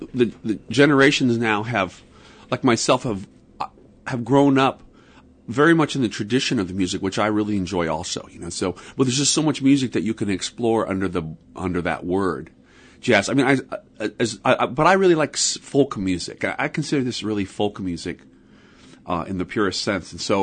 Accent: Illinois, United States; and I grew up in West Central Illinois, like a farm town. I mean, like smaller than Sitka.

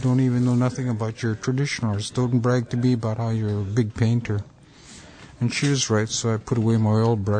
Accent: Juneau, Alaska, United States; now in Sitka, United States; born and raised in Juneau. Make my home here in Sitka.

